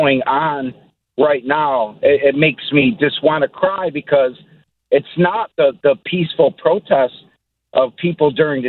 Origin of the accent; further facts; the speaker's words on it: Detroit, Michigan, United States; I'm from Detroit. I grew up in the racial riots of the early, late 60s, early 70s.